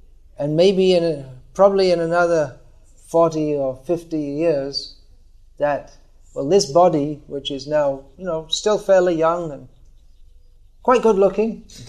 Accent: England, United Kingdom; born there; The identity, this body was born in England. So I am English.

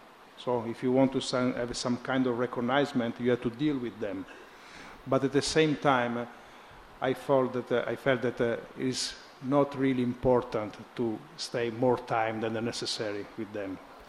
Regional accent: Italy; English is a second language; I come from Italy, and of course the situation there is quite different than in India.

